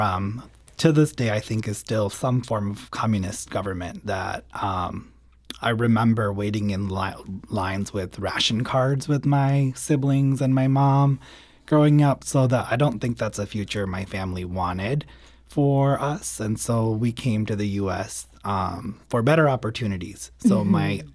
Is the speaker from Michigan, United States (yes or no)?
no; Skokie, Illinois, United States; So coming to the States and growing up in Skokie and going to public school, you know, I was still barely grasping this newness of what all of this meant.